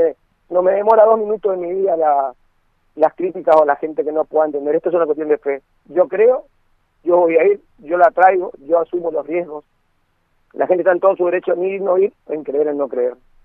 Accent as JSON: {"language": "Spanish", "country": "Argentina", "said": "Como todo argentino, con todas las cosas."}